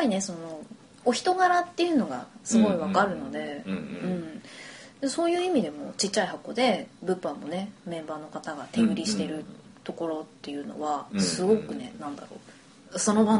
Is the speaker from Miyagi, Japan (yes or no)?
yes; Sendai, Miyagi, Japan; accent: Sendai dialect; 私仙台帰った時に、うん、その家族と仙台なまりで会話してたでしょ。